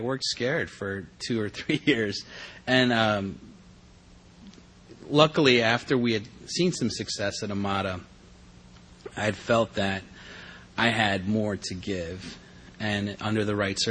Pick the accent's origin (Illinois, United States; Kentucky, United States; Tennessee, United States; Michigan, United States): Illinois, United States; Chicago; moved away as an adult; I was born and raised in Chicago and spent the first 22 years of my life there, had many friends and family there.